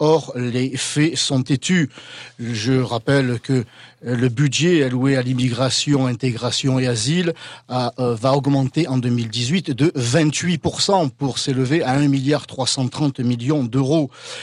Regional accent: France; L'on doit, en tant que Français et politique, s'occuper, encore une fois, plutôt de nos compatriotes d'abord

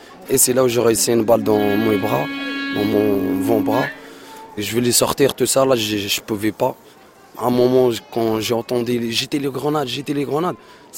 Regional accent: Morocco; Et moi, j'ai 31 ans. … Ouais, voilà. Et je suis marocain aussi.

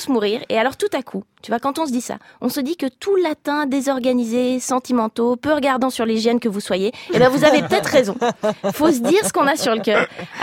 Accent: Geneva, Switzerland; non seulement je viens de Suisse, mais de Genève, région

